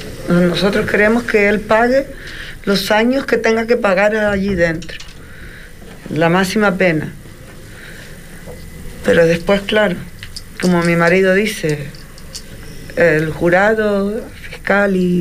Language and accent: Spanish; Canary Islands, Spain; Sí, también de toda Canarias, de Fuerteventura, de mi Fuerteventura, de toda Canarias y de fuera de España también.